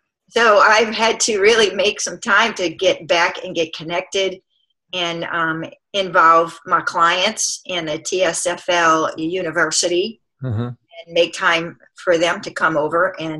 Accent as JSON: {"language": "English", "region": "Louisiana", "country": "United States", "said": "Southern Louisiana, right outside of New Orleans."}